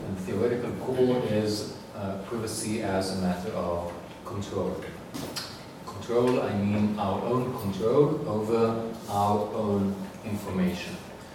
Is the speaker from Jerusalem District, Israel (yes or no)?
yes; Jerusalem, Jerusalem District, Israel; Google just last week started taking photography in my home country, in Jerusalem in this case.